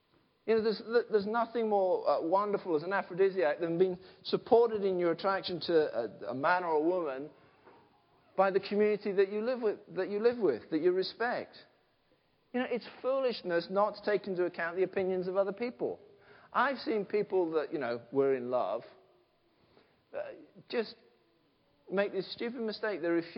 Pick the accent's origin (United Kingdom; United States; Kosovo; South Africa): United Kingdom; England; I hate the fact that we're English and we've got a stiff upper lip.